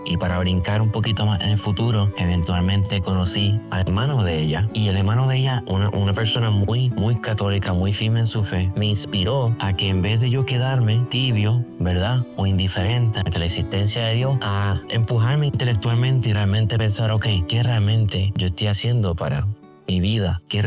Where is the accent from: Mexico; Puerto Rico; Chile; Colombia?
Puerto Rico; moved away as an adult; yo me crié en Puerto Rico toda mi vida, hasta los 18 años. Gracias a Dios tuve una madre que me inculcó la importancia de la oración y el amor hacia Dios, y me bautizó y me confirmé en la Iglesia Católica.